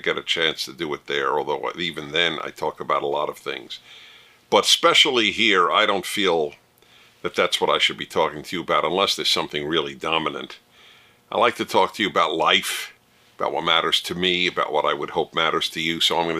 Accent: Brooklyn, New York, United States; I grew up in Brooklyn.

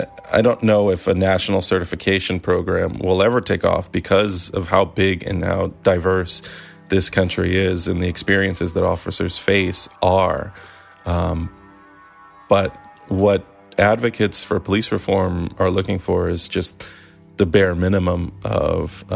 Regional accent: Maryland, United States; I mean, I'm from Maryland.

